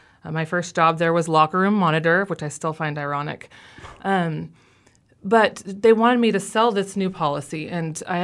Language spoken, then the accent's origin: English; Tacoma, Washington, United States; a couple core people in my hometown of Tacoma who were Y members have really shouldered a lot of the burden.